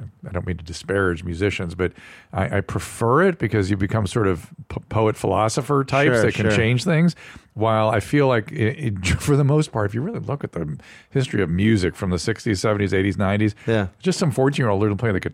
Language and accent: English; California, United States; In Southern California.